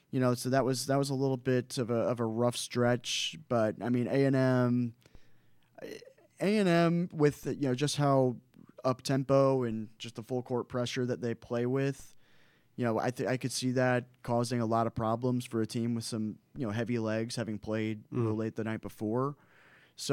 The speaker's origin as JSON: {"language": "English", "town": "St. Louis", "region": "Missouri", "country": "United States", "said": "because I'm from St. Louis"}